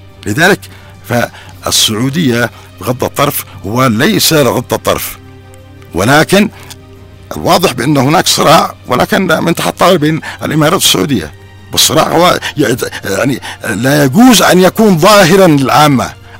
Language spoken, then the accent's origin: Arabic; Yemen